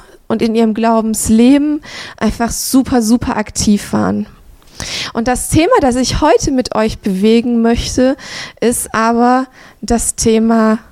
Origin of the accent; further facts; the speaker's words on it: Southern Germany, Germany; Ich bin im Süden Deutschlands aufgewachsen